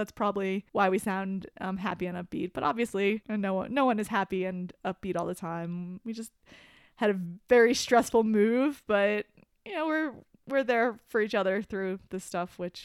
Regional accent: New Jersey, United States; Well, I'm a bit spoiled because I grew up in New Jersey

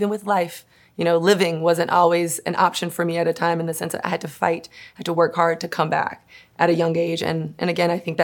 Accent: Miami, Florida, United States; I grew up dancing in Miami.

